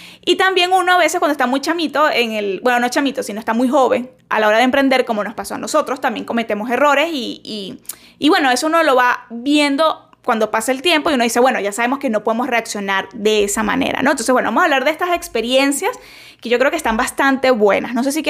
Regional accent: Venezuela; Saben que yo soy venezolana, vivo en Venezuela todavía.

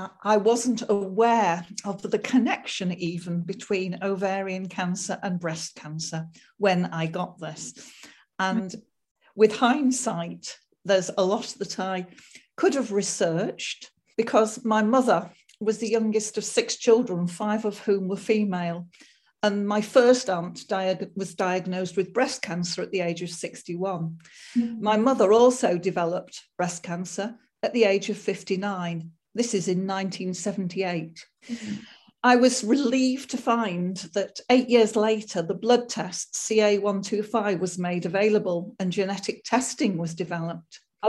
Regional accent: Stockport, North West England, United Kingdom; born there; also born or lived in Mid Wales; I was born in Stockport in 1951 and an only child

